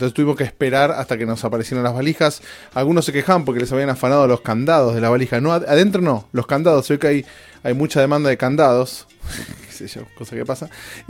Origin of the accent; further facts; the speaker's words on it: Argentina; soy argentino, papá.